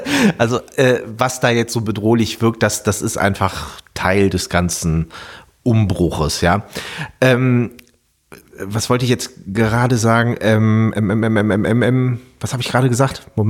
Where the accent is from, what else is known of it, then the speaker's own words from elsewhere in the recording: Meerbusch, North Rhine-Westphalia, Germany; wir kommen ja hier aus Meerbusch, sind ja direkt bei Düsseldorf.